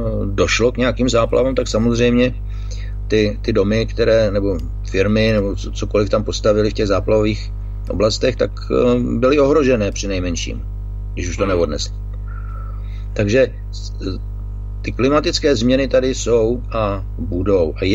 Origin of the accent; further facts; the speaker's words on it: South Moravian Region, Czechia; Já jsem vyrostl na jižní Moravě v Podluží, kousek od Lanžota